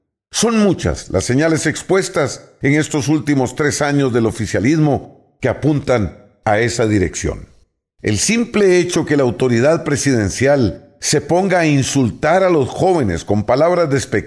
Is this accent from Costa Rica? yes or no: yes; Costa Rica; como costarricenses orgullosos de nuestra historia democrática, el deber nos convoca a votar